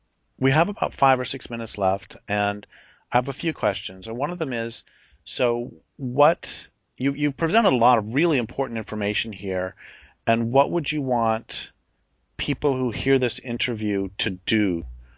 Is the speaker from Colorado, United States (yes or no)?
yes; Colorado, United States; And when I was a kid, I grew up in Colorado on the Front Range